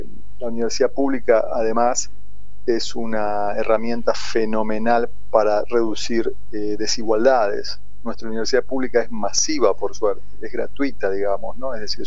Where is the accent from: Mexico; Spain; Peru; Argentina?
Argentina; tenemos que estar orgullosos como argentinos